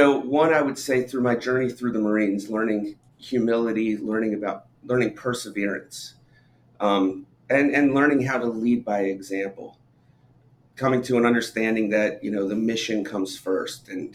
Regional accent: Baltimore, Maryland, United States; I grew up in the Baltimore area. I told you I'm still in Baltimore.

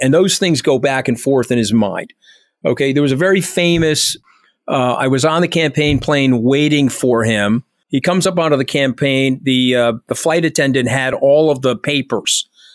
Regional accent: New York, United States; And of course, I'm a New Yorker. I'm not Ted Cruz.

